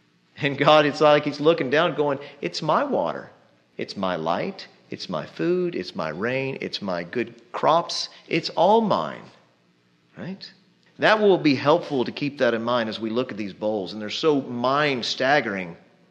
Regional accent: Texas, United States; accent: Texan; Boils, as some people say it, but I'm from Texas.

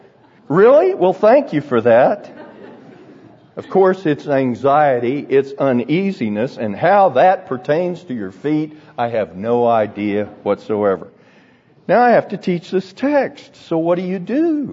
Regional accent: Texas, United States; Speak English. I'm from Texas.

